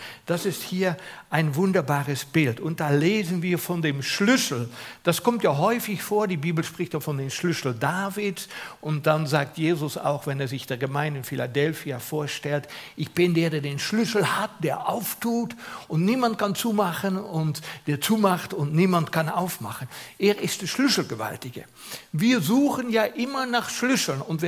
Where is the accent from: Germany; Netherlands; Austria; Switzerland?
Switzerland; Und irgendwo war das Glaubensgut über viele Jahrhunderte bei uns in der Schweiz oder in der westlichen Welt.